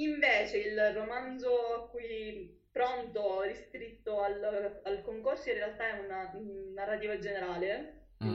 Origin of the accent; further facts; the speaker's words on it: Sicily, Italy; perché io da siciliano non l'avevo fatto.